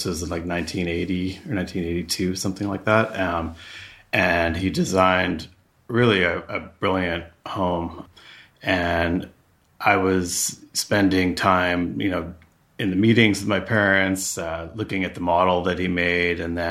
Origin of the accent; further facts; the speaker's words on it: Rye, New York, United States; I grew up in Rye, New York, which is a town about 45 minutes north of Manhattan on the east coast of the United States.